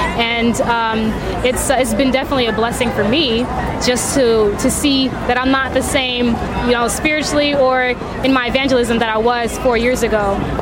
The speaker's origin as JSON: {"language": "English", "region": "New York", "country": "United States", "said": "I'm from New York."}